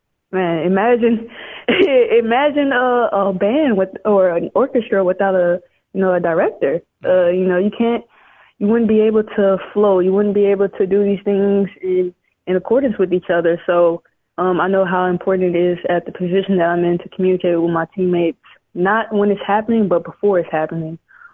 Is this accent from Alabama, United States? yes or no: yes; Alabama, United States; since I'm from the South and I'm from Alabama, it used to be the Atlanta Dream.